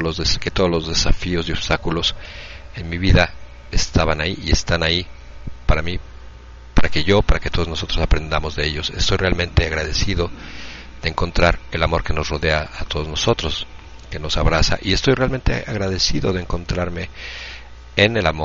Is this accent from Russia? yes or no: yes; Russia; Spanish is a second language; soy de Rusia, quiero compartir mi experiencia de un proyecto en este verano